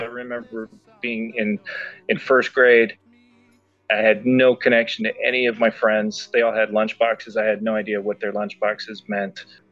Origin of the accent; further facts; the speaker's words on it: Kansas, United States; I grew up in Kansas in the 70s and the 80s, and like I said, it was already in a pretty conservative, very cloistered growing up.